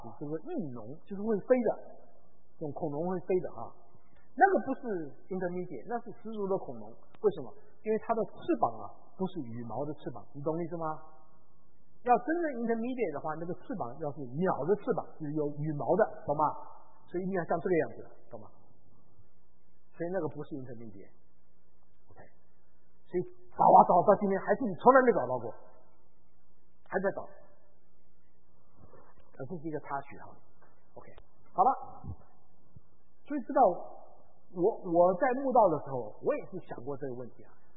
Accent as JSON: {"language": "Chinese", "country": "China", "said": "你知道我们中国人造假，就是这个真是丢脸了"}